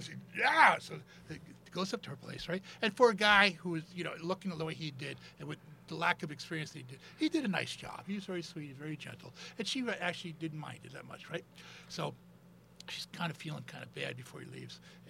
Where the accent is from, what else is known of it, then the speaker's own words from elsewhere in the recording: United States; And they actually would forget that I was from the States.